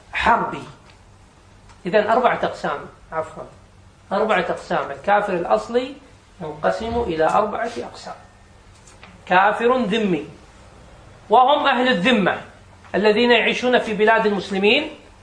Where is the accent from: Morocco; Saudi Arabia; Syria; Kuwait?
Kuwait; يعني مثل نقول عندنا في الكويت احتجنا إلى أطباء متخصصين